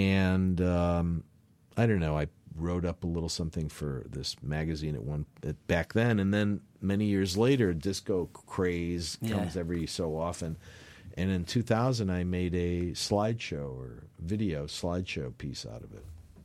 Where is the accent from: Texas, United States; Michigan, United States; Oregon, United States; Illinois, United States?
Illinois, United States; Chicago; a little bit of, you know, soul because I grew up in Chicago and stuff.